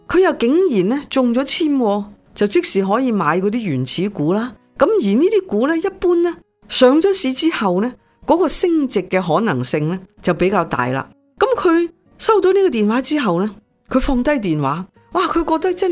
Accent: Hong Kong; 用我们香港人的说话就是20000元本金，现在大闸蟹闸住了10000多元

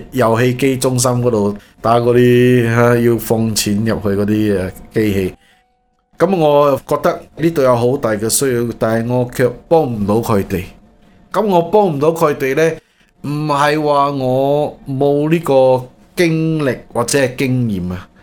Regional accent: China; 這个酒喺我哋中国人入边咧就比较冇咁严重吓

